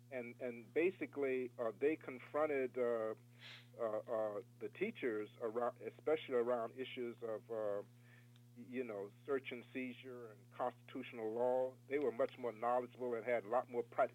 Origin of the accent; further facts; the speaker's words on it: Savannah, Georgia, United States; when I was a kid growing up in Savannah, we couldn't swim in Savannah Beach.